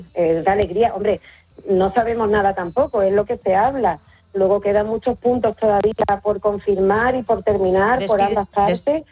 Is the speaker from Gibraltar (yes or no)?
yes; Gibraltar; cuando le preguntan de dónde soy, de Gibraltar, dicen, Gibraltar español.